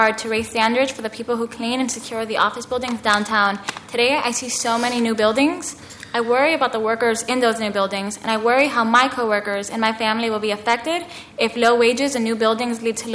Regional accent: Guatemala; moved away as an adult; now in Portland, United States; I'm a member of SEIU Local 49. I'm an immigrant from Guatemala, and I moved to Portland over 30 years ago for a better life.

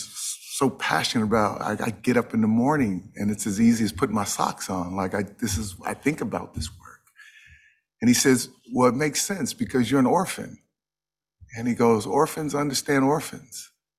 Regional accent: Los Angeles, California, United States; I grew up in South LA and grew up in a broken home

